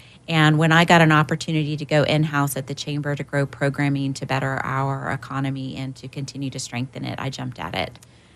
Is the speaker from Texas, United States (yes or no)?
yes; Austin, Texas, United States; I'm born and raised in Austin